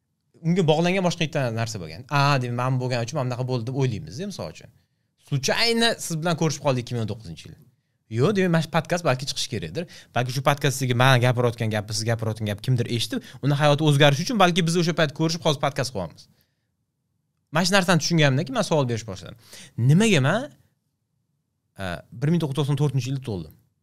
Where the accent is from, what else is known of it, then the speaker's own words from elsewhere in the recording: Surxondaryo Region, Uzbekistan; born there; also born or lived in Tashkent; men misol uchun Qoraqalpog'istonda tug'ilmadim-da, Surxondaryoda tug'ildim, keyin Toshkentga ko'chib keldik.